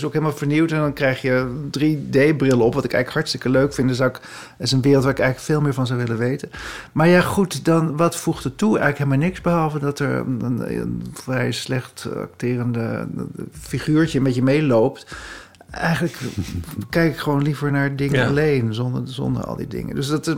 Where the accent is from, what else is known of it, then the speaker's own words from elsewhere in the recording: Haarlem, North Holland, Netherlands; Want ik kwam uit Haarlem